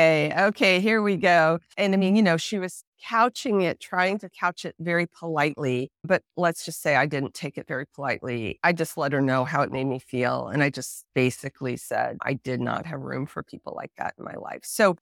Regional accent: New York, United States; I grew up in New York and in a pretty progressive circle of people.

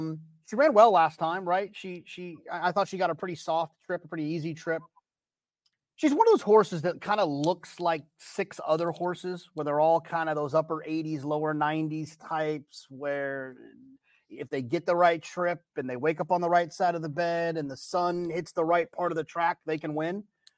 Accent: Texas, United States; Anyways, I think it's probably growing up in Texas, but these recent trips to Italy have kind of brought the Lemon back a little bit for me.

